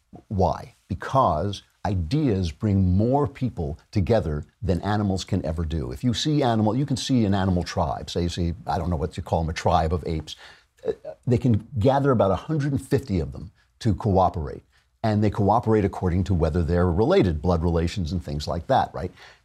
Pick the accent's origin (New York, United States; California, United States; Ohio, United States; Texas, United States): New York, United States; and I'm a Christian from New York